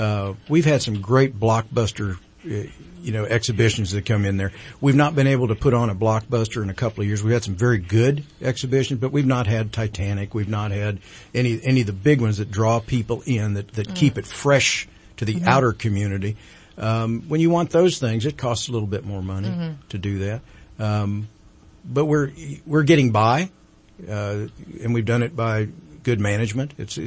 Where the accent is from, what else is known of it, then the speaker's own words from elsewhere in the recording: Redding, California, United States; I told them I was from Redding, California